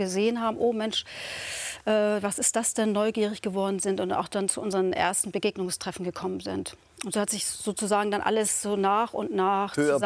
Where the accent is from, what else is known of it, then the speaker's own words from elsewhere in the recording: Hasloh, Schleswig-Holstein, Germany; now in Lübeck, Germany; Also ursprünglich komme ich persönlich nicht aus Lübeck. Ich bin dann nach Lübeck gezogen aus Haslo.